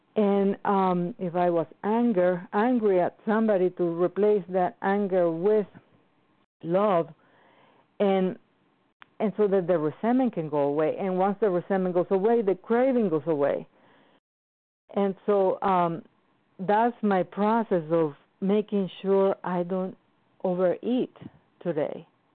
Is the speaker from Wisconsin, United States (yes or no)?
yes; Wisconsin, United States; I'm from Wisconsin.